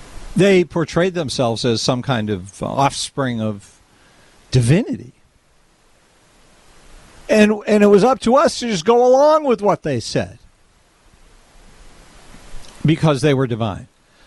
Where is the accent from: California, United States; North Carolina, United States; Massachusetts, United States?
Massachusetts, United States; I started working on campaigns growing up in Massachusetts.